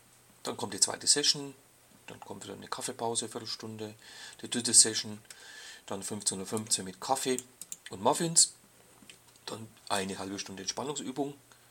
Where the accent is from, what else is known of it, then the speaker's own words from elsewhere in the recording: Bavaria, Germany; aber ich bin halt ein Bayer